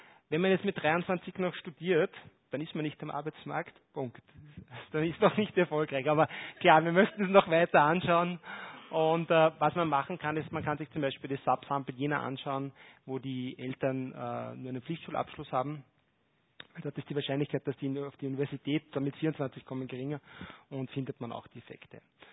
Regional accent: Linz, Upper Austria, Austria; ich bin selber in Linz am Wienermichel aufgewachsen

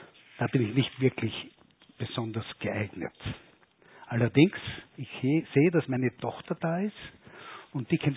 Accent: Linz, Upper Austria, Austria; ich bin Linzer, bin auf der Landstraße aufgewachsen, dann in der Blumauerstraße, habe an der Goetheschule meine Volksschule absolviert, war dann in der Fadingerstraße in der Realschule.

